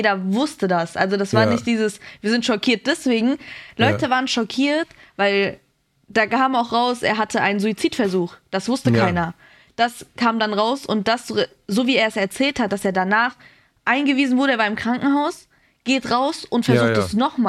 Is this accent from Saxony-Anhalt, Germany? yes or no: no; Offenbach am Main, Hesse, Germany; Ich bin ja aus Offenbach am Main. Also ich bin von da, wo